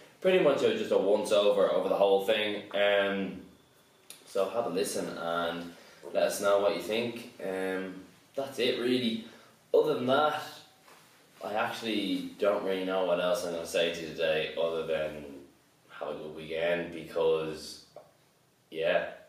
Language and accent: English; Ireland; You know, as we are from Ireland, I suppose the best place for us to start is Ireland.